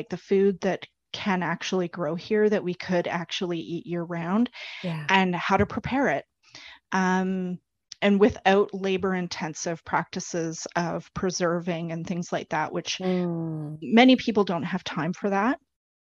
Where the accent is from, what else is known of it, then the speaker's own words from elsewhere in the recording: Vancouver, British Columbia, Canada; For example, I'm from Vancouver.